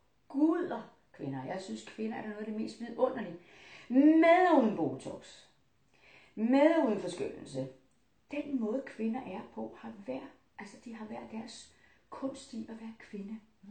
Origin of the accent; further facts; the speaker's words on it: Italy; now in Denmark; italiensk, halvdelen dansk, og jeg er for øvrigt dansk statsborger, og jeg elsker Danmark, men jeg har jo selvfølgelig rødderne og fuldblods italiener, fordi begge mine forældre kommer fra Italien.